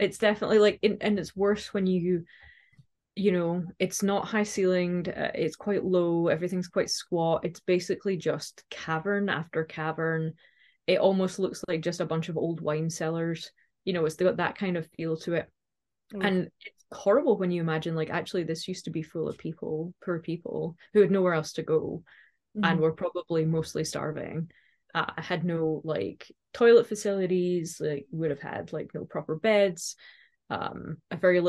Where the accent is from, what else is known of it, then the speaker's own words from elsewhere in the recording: Scotland, United Kingdom; now in Edinburgh, United Kingdom; I've been living here for about almost 20 years now, actually. I grew up in West Lothian, and I moved to Edinburgh when I was 17.